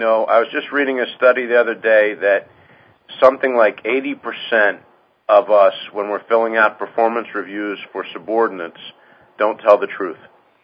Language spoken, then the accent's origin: English; East Coast, United States; growing up on the East Coast, you experience all weathers